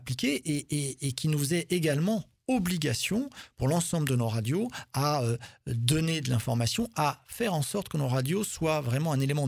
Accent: Keilus, Occitanie, France; moi je suis originaire de Keilus, un petit village du Tarn-et-Garonne.

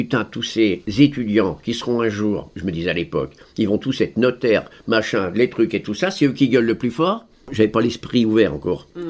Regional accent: Massy, Île-de-France, France; also born or lived in Saint-Maur-des-Fossés; Je suis fils de paysan, mais un paysan qui vivait en ville. Je suis né à Saint-Maur et après j'ai vécu à Massy. Mon père avait une ferme à Massy. Massy, c'est à 10 km de la Porte d'Orléans.

